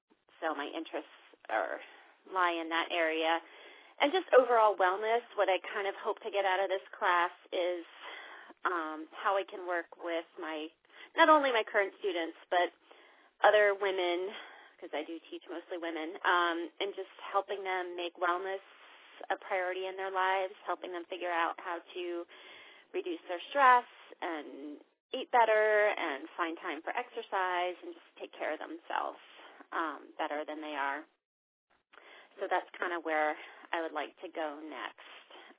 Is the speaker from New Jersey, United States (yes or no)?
yes; New Jersey, United States; I'm originally from New Jersey, but no one would ever guess that because I somehow did not end up with a New Jersey accent, I hope.